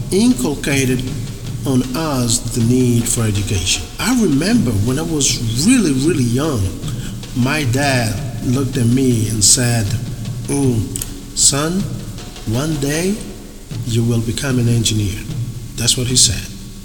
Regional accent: Angola; English is a second language; I'm originally from Angola. Angola is located in the southern part of Africa, just below the equator.

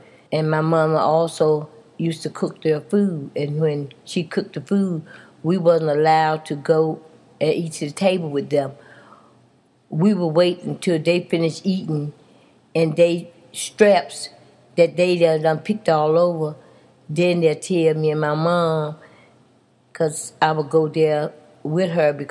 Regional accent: Spring Hill, North Carolina, United States; moved away as an adult; I grew up in North Carolina in a little town called Spring Hill. I was born there, and I lived there until 1957. That's when I left and came to Pennsylvania.

